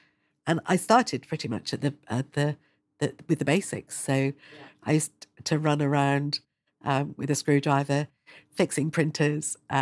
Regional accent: South West England, United Kingdom; moved away as an adult; now in London, United Kingdom; I grew up in Devon and I always knew that I wouldn't stay. It's beautiful and I love it, but I was always looking for something more. So I came to London for university

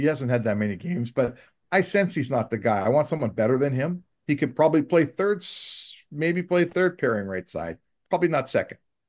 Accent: Canada; Do I want a Canadian team to win a cup? I do as a Canadian.

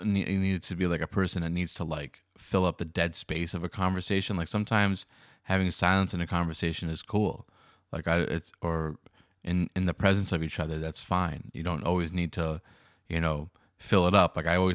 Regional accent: Massachusetts, United States; I go to this college campus and in Massachusetts, my home state.

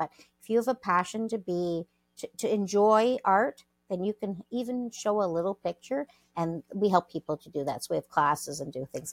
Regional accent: Toronto, Ontario, Canada; Well, no, I've lived in the GTA, but I was born in Toronto many decades ago. I only admit to 25 years ago, but it's a lot longer than that. But yes, I've lived in Toronto. My family's also from Montreal, and I have family in the States

